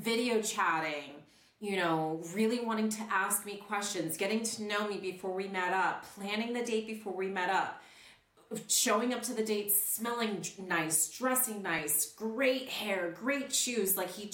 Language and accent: English; United States; now in France; I was like, listen, I'm American.